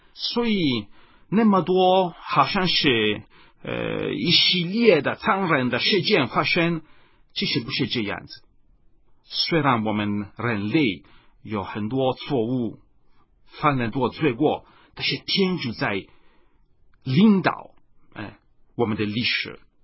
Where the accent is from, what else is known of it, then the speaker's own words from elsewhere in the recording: Italy; Chinese is a second language; 我是意大利人，你们可以感觉到我的口音不是那么标准的。那我们意大利人如同以色列人一样，我们非常享受好酒的好的美味